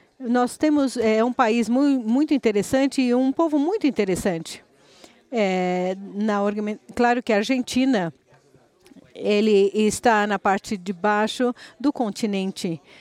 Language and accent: Portuguese; Guyana; Portuguese is a second language; now in Brazil; Eu sou da Guiana, é um país muito pequeno e nós temos a fronteira com o Brasil.